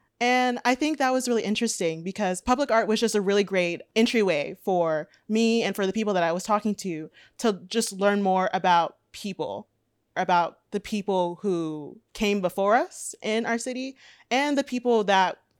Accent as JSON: {"language": "English", "town": "Rosenberg", "region": "Texas", "country": "United States", "said": "I'm originally from Rosenberg, Texas, which is a suburb of Houston. And for college, I decided to go to Boston to study music."}